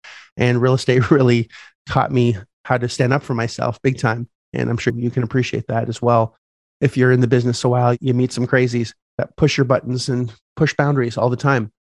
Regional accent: Canada; Oh, I'm from Canada. Oh, do you go there often? Yeah, I go back and forth.

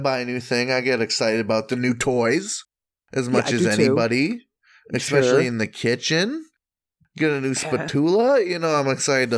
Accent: Michigan, United States; I say I'm from the Great White North, and then, you know, Canadians are like, really? Come on. The Upper Peninsula of Michigan is just a little slice of Canada that America gets to have.

